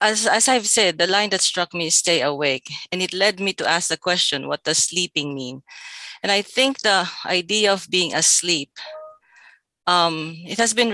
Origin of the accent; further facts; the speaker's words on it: Philippines; So I just declared myself as a Filipino.